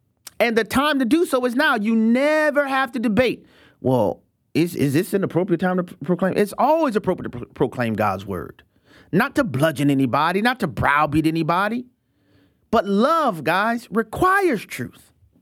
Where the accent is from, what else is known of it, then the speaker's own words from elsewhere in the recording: Louisiana, United States; I'm grateful for the opportunity to help serve families in North Louisiana, my home state.